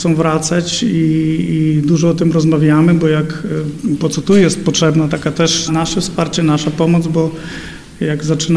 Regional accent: Lviv, Lviv Oblast, Ukraine; pochodzę ze Lwowa, z rodziny polonijnej.

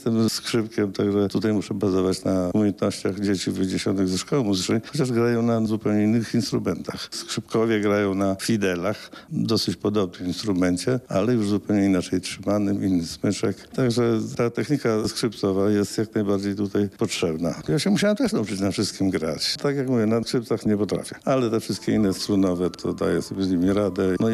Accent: Zamość, Lublin Voivodeship, Poland; Renesans, bo jesteśmy z Zamościa i muzyka renesansowa musi być wykonywana.

